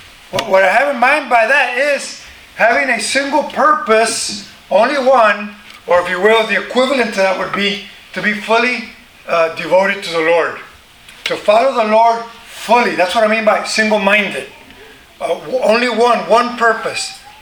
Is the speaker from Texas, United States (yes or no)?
yes; Galveston, Texas, United States; I grew up near Galveston Island by the ocean.